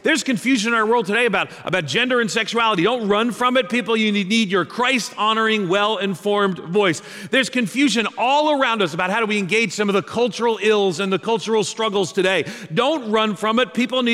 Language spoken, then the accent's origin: English; New York, United States; When I was a kid, I grew up outside of New York City. My family were Irish Catholic civil servants or union laborers, but I'm a New Yorker.